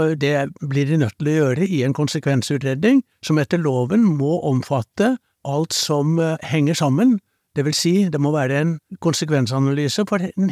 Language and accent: Norwegian; Eastern Norway, Norway; accent: Eastern Norwegian; now in Bergen, Norway; jeg er en pensjonist som har bodd i Bergen i 50 år, men allikevel betraktet som østlending på grunn av dialekten.